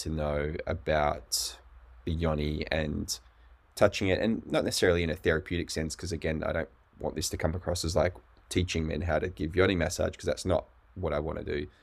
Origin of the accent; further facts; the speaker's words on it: Australia; also born or lived in United States; obviously being Australian, I've liberally used the word cunt before in my life.